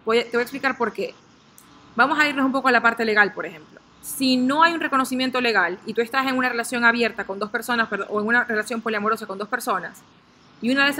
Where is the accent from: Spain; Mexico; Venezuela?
Venezuela; now in United States; yo estoy aquí en Estados Unidos, pero yo soy de Venezuela.